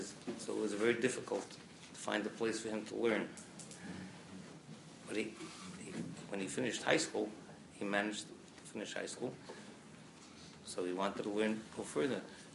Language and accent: English; The Bronx, New York, United States; My father, should be well, and we grew up in the Bronx.